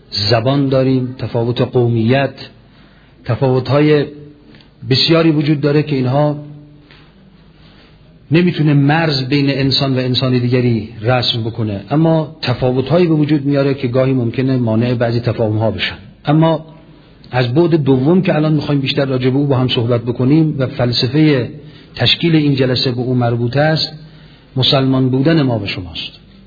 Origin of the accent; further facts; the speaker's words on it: Iran; یکی به عنوان یک ایرانی با برادران و خواهرانی که دانشجویانی هستند از کشورهای مختلف